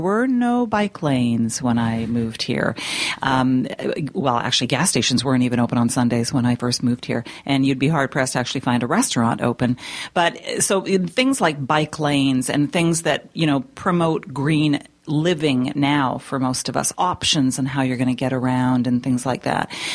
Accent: Sudbury, Ontario, Canada; I'm actually from Sudbury

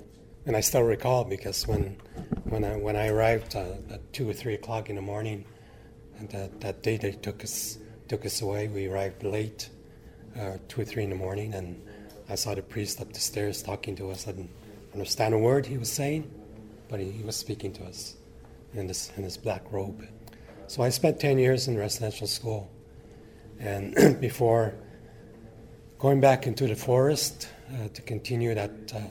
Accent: Waswanipi, Quebec, Canada; I'm from Northern Quebec, a small community called Waswanipi. Waswanipi in Cree means light on the water. My people used to hunt or spear sturgeon at night.

